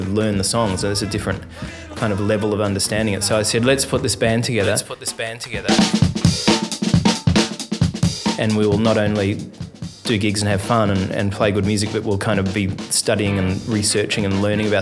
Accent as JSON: {"language": "English", "country": "New Zealand", "said": "because I'm a New Zealander, it's a little bit different in New Zealand to Australia."}